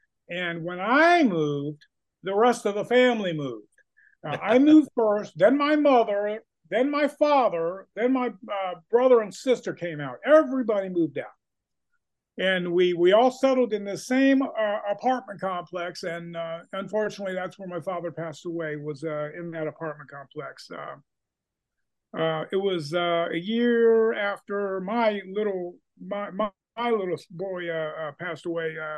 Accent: California, United States; born there; California. I was born in California, and that's where he was wrestling.

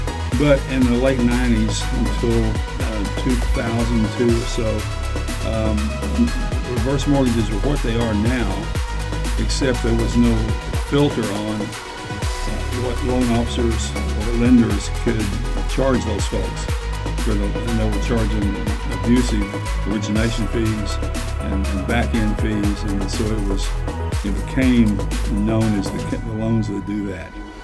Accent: Hot Springs, Arkansas, United States; I'm born and raised in Hot Springs. My wife and I are from here, so we've lived here all of our life.

